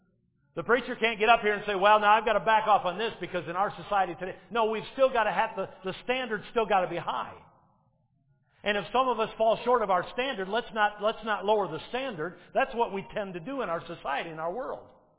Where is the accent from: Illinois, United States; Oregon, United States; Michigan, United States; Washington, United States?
Michigan, United States; Detroit; I remember when I was growing up in Detroit, the news came on at 11 o'clock at night.